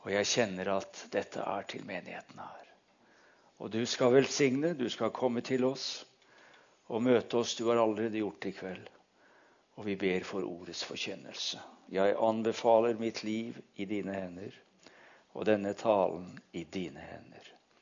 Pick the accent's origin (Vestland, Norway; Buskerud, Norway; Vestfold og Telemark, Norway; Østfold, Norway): Østfold, Norway; Sarpsborg; At jeg som sarping holdt min første preken der nede.